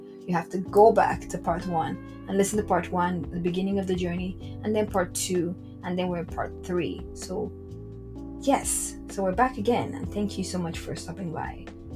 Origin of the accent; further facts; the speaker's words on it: Warri, Delta, Nigeria; I'm from Imo State, where I grew up in Delta State, Warri, Nigeria, Delta State.